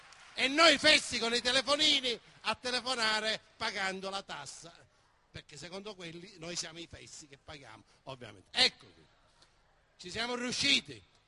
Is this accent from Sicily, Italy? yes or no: yes; Casteldaccia, Sicily, Italy; Casteldaccia, il mio paese, così conosco la storia